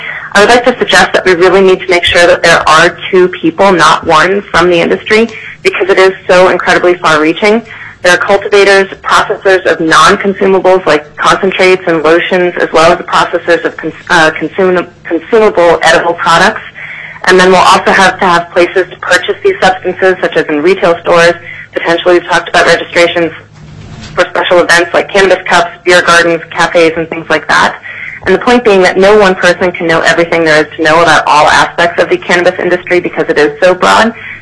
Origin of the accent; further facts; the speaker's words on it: Anchorage, Alaska, United States; I'm from Anchorage